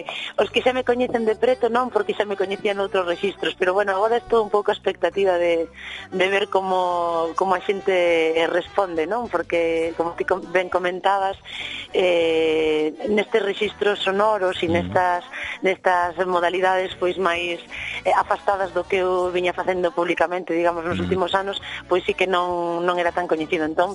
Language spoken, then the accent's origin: Galician; Cambre, Galicia, Spain; now in Boiro, Spain; Eu non son de Boiro, levo xa niños aí vivindo, eu son do norte, de Cambre, ao lado da Coruña